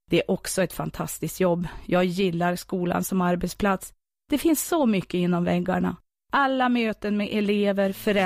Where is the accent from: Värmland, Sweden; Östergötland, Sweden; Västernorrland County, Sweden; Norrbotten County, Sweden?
Västernorrland County, Sweden; Skorped; Jag är född och uppvuxen i Skorped, en by 5 mil väster om Örnsköldsvik.